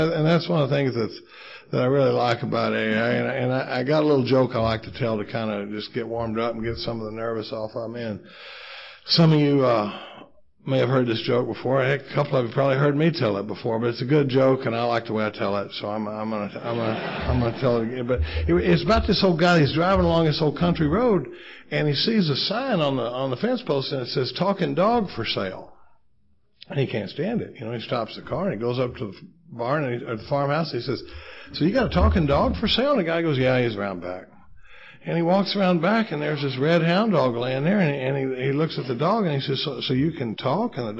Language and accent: English; Dallas, Texas, United States; now in Austin, United States; I grew up in Dallas, Texas. We live in Austin, Texas now.